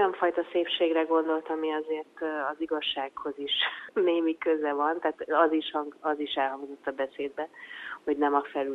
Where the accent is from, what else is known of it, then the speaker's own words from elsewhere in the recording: Hungary; de így, hogy én voltam magyarként ott rendező, ezért tudtam vinni magyar művészeket is.